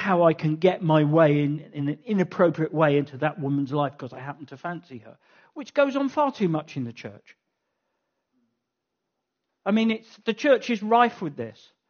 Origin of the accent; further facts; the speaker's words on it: United Kingdom; It's such a difficult thing to imagine and to cry out for, partly because we're British.